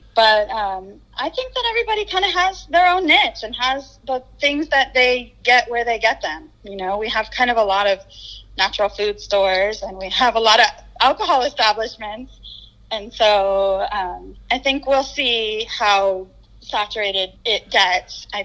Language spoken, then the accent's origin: English; California, United States; They don't match who we are as Californian citizens.